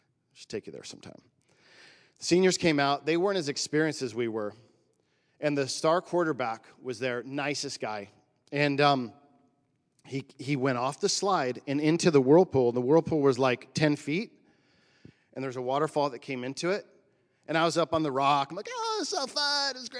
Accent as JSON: {"language": "English", "region": "California", "country": "United States", "tie": "born or raised there", "said": "But it was about 25 years ago, and I grew up in the NorCal Mountains. I'd go there and then Santa Cruz and stuff like that."}